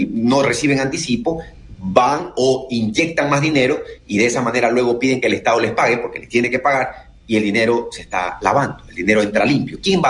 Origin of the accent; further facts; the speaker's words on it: Ecuador; no es que aquí en el Ecuador somos la mamá de Tarzán y nos creamos todo